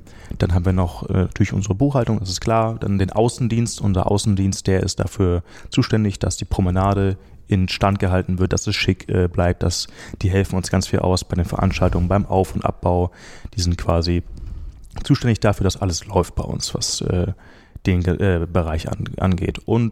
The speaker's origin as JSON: {"language": "German", "town": "Kiel", "region": "Schleswig-Holstein", "country": "Germany", "said": "ich komme aus Kiel"}